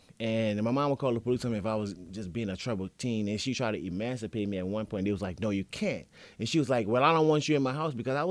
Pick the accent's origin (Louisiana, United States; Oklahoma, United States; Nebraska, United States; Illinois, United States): Louisiana, United States; Being coming from where I come from, I grew up on Bourbon Street.